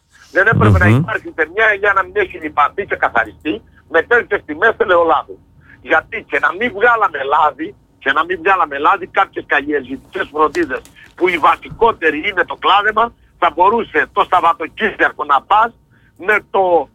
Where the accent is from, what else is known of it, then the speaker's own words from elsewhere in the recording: Crete, Greece; είμαι απογοητευμένος και από την Κρήτη μας